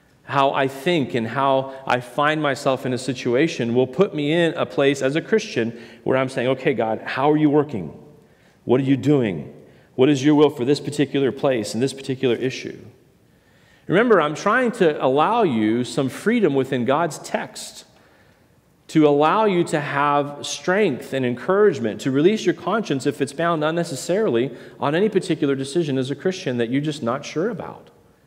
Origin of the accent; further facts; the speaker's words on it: Canada; I grew up in the Canadian Rockies, you know, just freezing every part of my body.